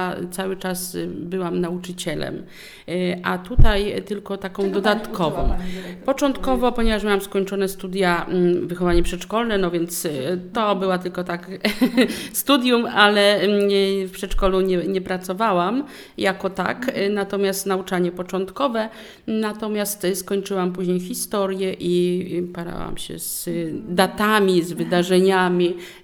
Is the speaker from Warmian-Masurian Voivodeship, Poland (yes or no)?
no; Rawa Mazowiecka, Łódź Voivodeship, Poland; ja w ogóle pochodzę z gminy Rawa Mazowiecka, tam w Rawie Mazowieckiej kończyłam liceum.